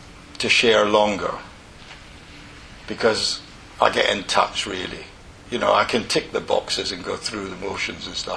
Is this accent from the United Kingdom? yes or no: yes; Inverness, Scotland, United Kingdom; this year I went home and I'm from Inverness